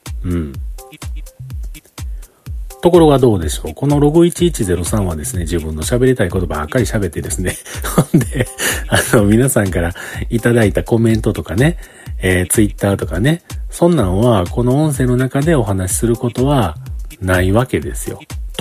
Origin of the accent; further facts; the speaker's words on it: Kyoto, Japan; 僕京都の人なので、